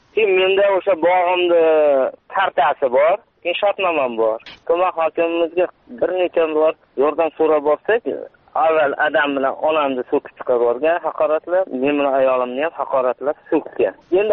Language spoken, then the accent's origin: Uzbek; Rakkon, Fergana Region, Uzbekistan; born there; Farg'ona viloyati Beshariq tumani Raqqon qishlog'i Qo'rg'onda tug'ilganman.